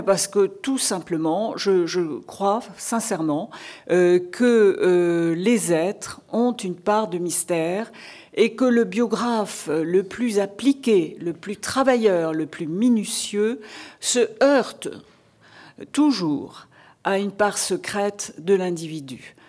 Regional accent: Perpignan, Occitanie, France; born there; Je suis moi aussi du sud, pas du même sud que vous. C'est un sud méditerranéen, le mien. Je suis née à Perpignan.

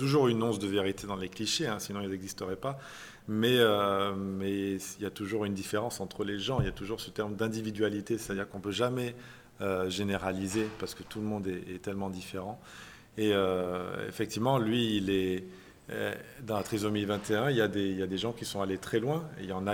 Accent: Valence, Auvergne-Rhône-Alpes, France; Je me rappelle quand j'étais petit à Valence, quand j'étais à l'école, à la cantine

